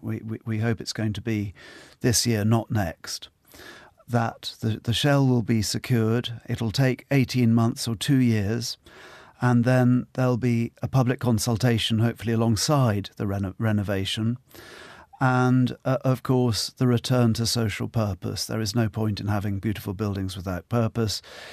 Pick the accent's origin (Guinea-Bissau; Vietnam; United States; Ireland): Ireland; I'm solely Irish. Britain has put up with me for a considerable period of time in my adult life. I went to Castleknock National School and then a wonderful school in Bray, just south of Dublin